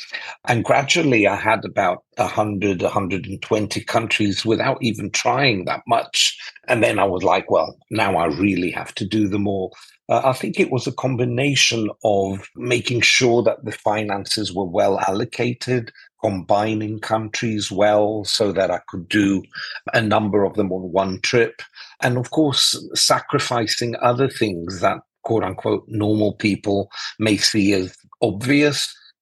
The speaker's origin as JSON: {"language": "English", "town": "Athens", "region": "Attica", "country": "Greece", "tie": "born or raised there", "also_born_or_lived": "London", "said": "So I was born in London, but I grew up in Greece, in Athens. And yes, we did used to travel quite a lot as a family because my mum's English, South African English."}